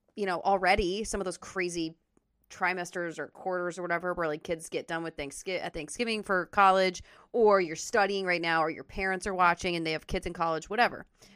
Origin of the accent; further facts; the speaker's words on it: Minnesota, United States; At least we grew up in Minnesota, that's for sure.